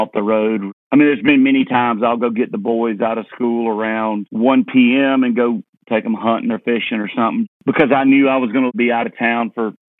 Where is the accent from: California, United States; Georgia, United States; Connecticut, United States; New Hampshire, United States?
Georgia, United States; Leesburg; born or raised there